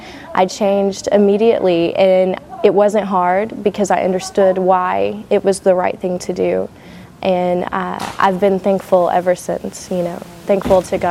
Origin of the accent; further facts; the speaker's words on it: Dallas, Texas, United States; I'm from Dallas originally, so.